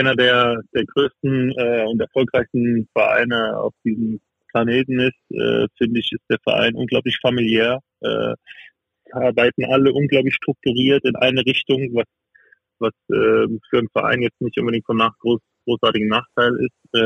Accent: Freiburg, Baden-Württemberg, Germany; ich komme ja aus dem Breisgau, aus Freiburg, aus dem kompletten Süden, also kurz vor der Schweizer Grenze aufgewachsen.

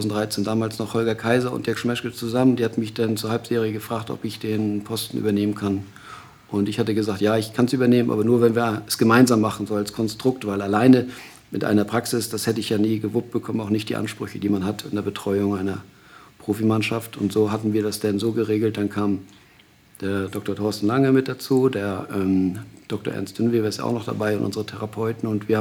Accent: Flensburg, Schleswig-Holstein, Germany; ich bin ja in Flensburg aufgewachsen

